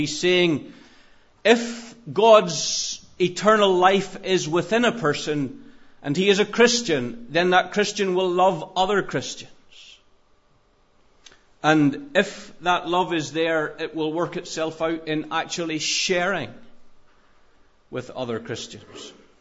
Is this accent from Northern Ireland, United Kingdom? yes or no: yes; Northern Ireland, United Kingdom; moved away as an adult; And we came from Northern Ireland not with a whole pile, but we came with some stuff about us because we had been working for a number of years.